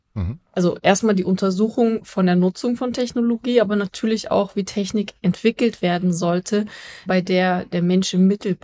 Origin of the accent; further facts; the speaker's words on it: Berlin, Germany; ich bin Berlinerin.